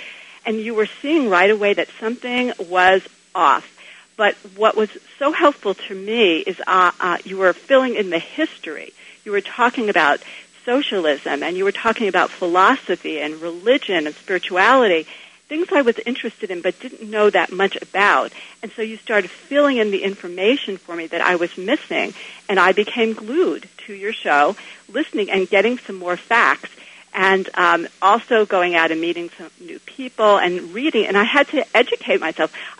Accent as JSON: {"language": "English", "region": "New York", "country": "United States", "tie": "born or raised there", "lives_now": "Berkeley, United States", "said": "I grew up in New York with a dad who thought that liberals were great and conservatives were the devil."}